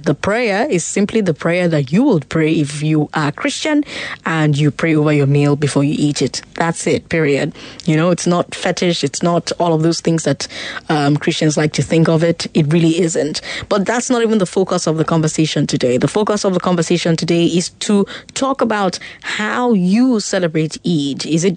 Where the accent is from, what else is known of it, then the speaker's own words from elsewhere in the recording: Port Harcourt, Rivers, Nigeria; now in Lagos, Nigeria; When I was living in Port Harcourt, growing up in Port Harcourt, you really didn't feel anything.